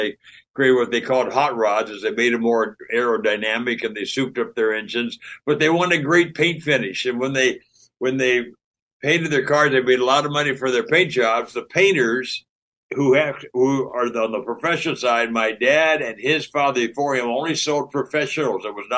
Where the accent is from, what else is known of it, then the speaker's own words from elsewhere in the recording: Pasadena, California, United States; I grew up in Pasadena, California.